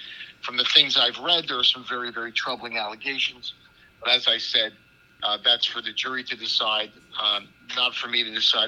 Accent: New Jersey, United States; Sure. I'm from New Jersey. I grew up here.

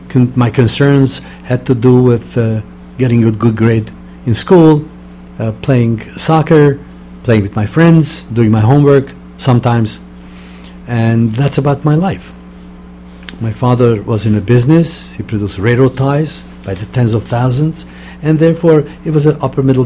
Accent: Hungary; English is a second language; I came actually from Hungary, from a ghetto.

